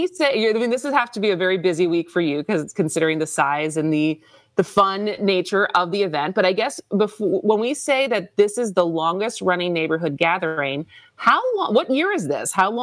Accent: Madison, Wisconsin, United States; now in Milwaukee, United States; because I grew up in Madison. I grew up on kind of the near west side. I went to Madison West

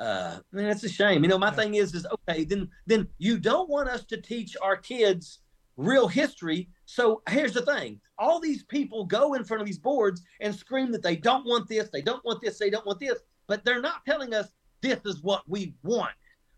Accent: West Virginia, United States; I grew up in West Virginia. I can remember we had a hunter safety program when I was in grade school

